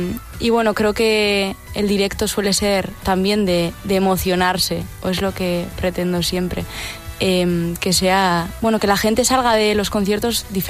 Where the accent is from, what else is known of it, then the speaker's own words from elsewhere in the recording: Basque Country, Spain; nos gusta decir que somos del País Vasco y que mira qué bonito el mar, las montañas